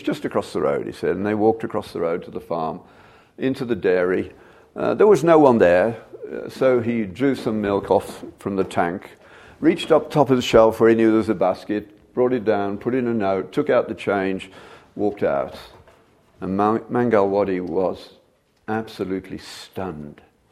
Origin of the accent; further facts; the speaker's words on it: United Kingdom; I grew up in the British equivalent of Detroit, but we didn't lock our doors.